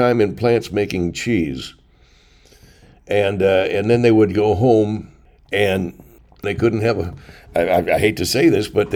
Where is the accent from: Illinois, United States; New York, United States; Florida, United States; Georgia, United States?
Illinois, United States; Belcher; Well, I grew up in Belcher, Illinois.